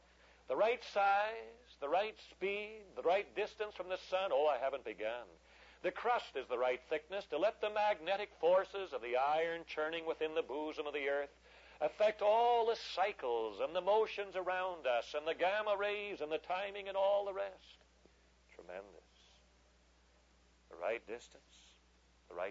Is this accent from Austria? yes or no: no; Central Canada, Canada; now in United States; I was raised in the Canadian central snow country, and I've lived in the southern tropical parts of Florida and California.